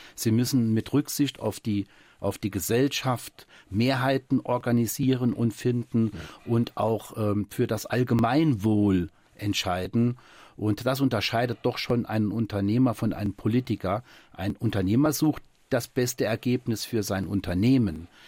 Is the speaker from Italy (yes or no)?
yes; Italy; now in Germany; Das ist mein Temperament als Italiener. Lässt einen als Gastarbeiterkind niemals los.